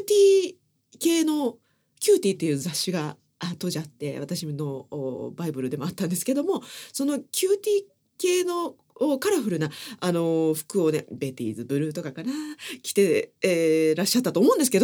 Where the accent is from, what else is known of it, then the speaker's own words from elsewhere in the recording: Kansai, Japan; 実は私たち関西人はイカ天見れなかったんです。